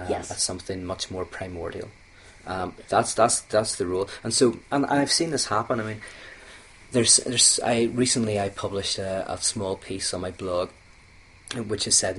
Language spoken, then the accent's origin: English; Ireland; In fact, I love fighting. I'm Irish.